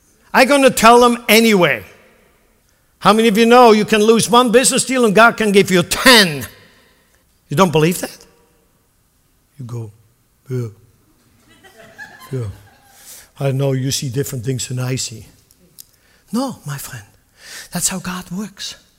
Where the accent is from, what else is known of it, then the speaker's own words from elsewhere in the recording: Lucerne, Switzerland; I grew up in Lucerne, one of the nice rail stations not too far from where we grew up.